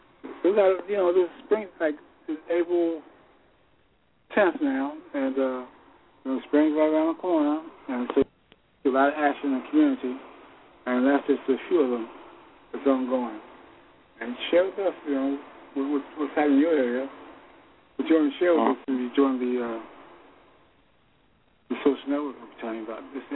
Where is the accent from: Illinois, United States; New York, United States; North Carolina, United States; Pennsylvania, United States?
Pennsylvania, United States; Philadelphia; This is a social event of the year in Philadelphia. I've experienced it myself in my hometown.